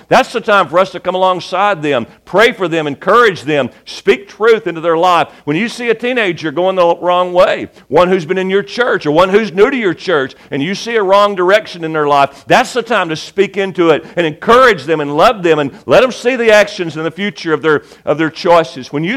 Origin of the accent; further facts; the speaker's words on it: Kentucky, United States; I said, well, I'm from Kentucky.